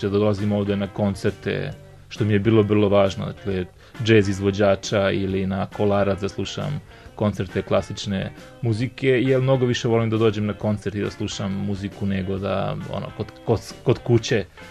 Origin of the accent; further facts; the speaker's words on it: Čačak, Šumadija and Western Serbia, Serbia; ja dolazim iz Čačka